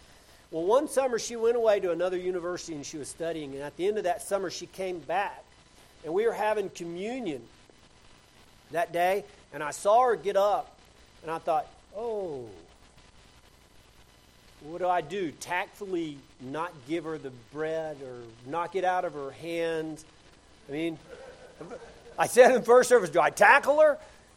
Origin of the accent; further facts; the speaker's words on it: the South, United States; You know, in the South, I'm from the South, if you can't tell.